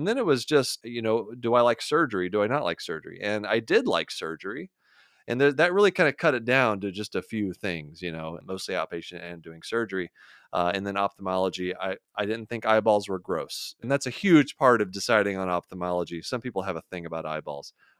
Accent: Houston, Texas, United States; I grew up in Houston, Texas, and a friend of mine, my best friend from back home

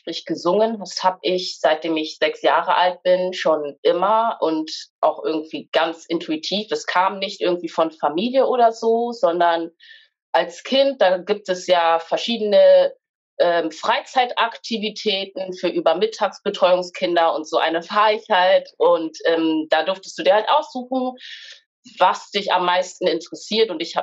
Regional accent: Münster, North Rhine-Westphalia, Germany; Wir haben April den 16. Ich werde diesen Monat 25. Ich komme aus Münster.

